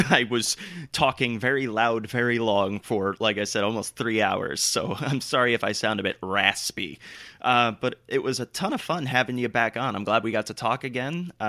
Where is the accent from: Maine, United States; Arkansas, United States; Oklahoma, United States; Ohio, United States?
Ohio, United States; Yeah, I mean, my home state of Ohio is one of the more famous examples